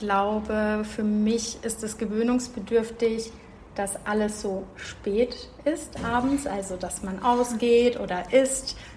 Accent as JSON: {"language": "German", "town": "Munich", "region": "Bavaria", "country": "Germany", "said": "ich komme aus München, studiere aber in Marburg. Das ist eine kleine Stadt in der Nähe von Frankfurt."}